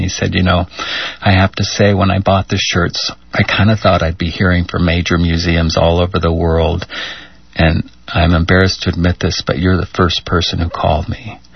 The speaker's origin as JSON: {"language": "English", "town": "Cody", "region": "Wyoming", "country": "United States", "tie": "born or raised there", "also_born_or_lived": "Fort Peck Indian Reservation, Montana", "said": "I was born on the Fort Peck Indian Reservation in northeastern Montana, and then as a kid moved to Cody, Wyoming. So I am a gay man from the rural West, as was my gay brother."}